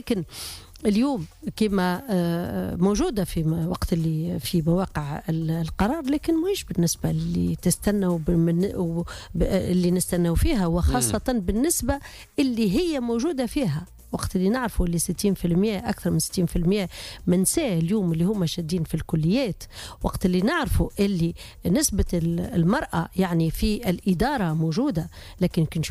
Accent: South, Tunisia; أنا راني بنت الجنوب وبنت الريف،

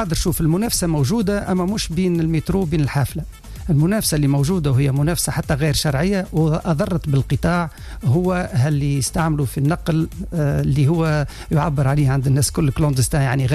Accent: Tunisia; معناها نتخلصوا منها كتوانسة

